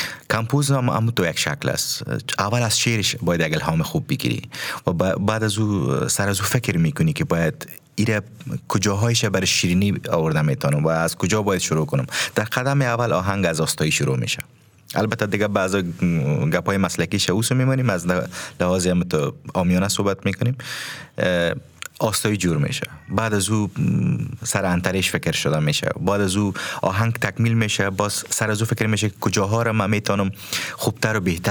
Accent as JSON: {"language": "Persian", "country": "Afghanistan", "lives_now": "Germany", "said": "یک کشور خوبی است، وطنم از دوستش دارم"}